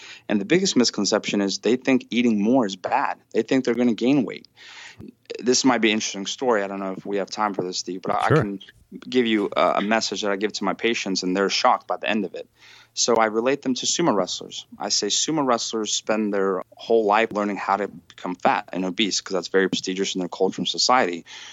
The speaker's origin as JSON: {"language": "English", "country": "Russia", "lives_now": "United States", "said": "It really didn't matter when I was in Russia. I'm actually from Russia, so it's always cold."}